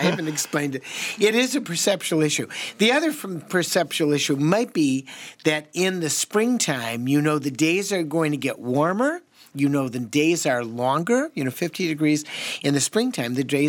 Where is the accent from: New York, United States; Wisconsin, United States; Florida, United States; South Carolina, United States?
Wisconsin, United States; But he was from Calgary. I was from Wisconsin. We experienced that cold differently.